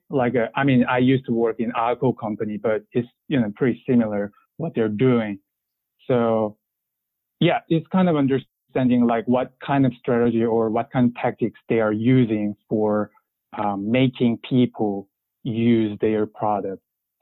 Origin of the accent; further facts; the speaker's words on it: South Korea; English is a second language; moved away as an adult; now in United States; And I'm originally from South Korea, and I've been here in Florida as a Gator for the past 5 years.